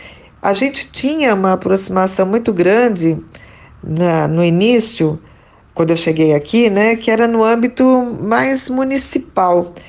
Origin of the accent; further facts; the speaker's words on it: São Paulo, Brazil; moved away; Eu sou paulista, paulistana, e cheguei aqui em 94, 30 anos que eu já estou aqui.